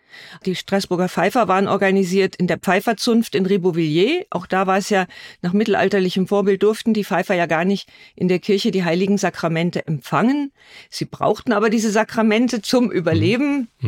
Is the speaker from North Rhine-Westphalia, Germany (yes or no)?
no; Freiburg, Baden-Württemberg, Germany; Ich komme ja aus Freiburg, ich sitze hier in Freiburg im Breisgau. Wir sind ja ganz nah an Straßburg dran.